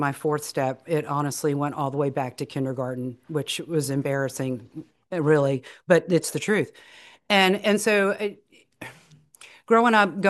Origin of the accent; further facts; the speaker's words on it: Richmond, Virginia, United States; And so growing up in Richmond in the 1960s in this very normal family, and we sort of lived in this area of Richmond.